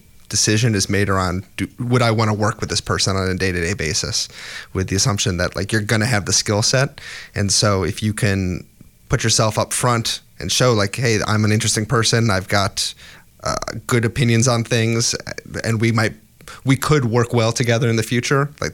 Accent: Cleveland, Ohio, United States; Well, you know, I'm from Cleveland, so I'm not even going to try to claim that the Browns are a great football team.

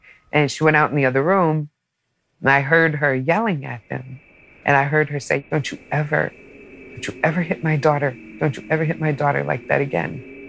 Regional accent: Rochester, United States; I had great teenage years growing up in Rochester. I did everything a teenager wasn't supposed to do.

